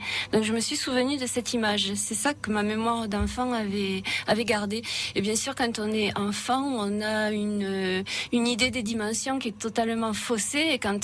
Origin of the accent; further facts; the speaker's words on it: Alès, Occitanie, France; also born or lived in Canada; j'ai grandi à Alès. Toutes mes études, je les ai faites au lycée Jean-Baptiste Dumas à Alès. Et puis ensuite, je suis partie quelques années au Canada